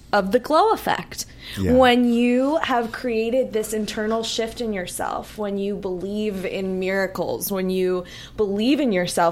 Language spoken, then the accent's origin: English; Pittsburgh, Pennsylvania, United States; I grew up outside of Pittsburgh, but I went to university in New York, NYU.